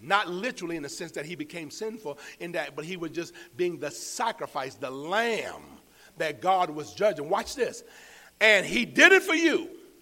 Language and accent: English; Florida, United States; Bill Wilson from my hometown. One of the greatest football stars in our state of Florida.